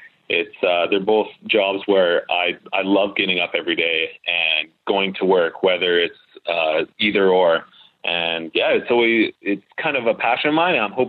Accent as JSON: {"language": "English", "town": "Edmonton", "region": "Alberta", "country": "Canada", "said": "I'm 24 years old. I'm from Edmonton, Alberta. My current occupation is a bartender. I grew up in a small town. It's actually considered a hamlet. It's so small."}